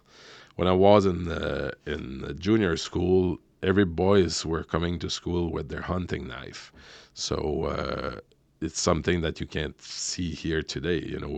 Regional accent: Carleton, Quebec, Canada; was born and raised in Gaspé in a town called Carleton back then. Now it's Carleton-sur-Mer. For people to locate that, it's in the eastern part of Quebec. But it's also, you know, I grew up in a place where everybody were poor.

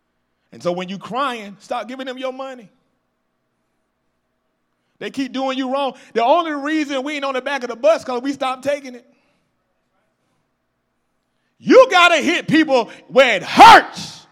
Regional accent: Atlanta, Georgia, United States; Because Georgia, see, I'm from Atlanta. I claim Georgia sometimes.

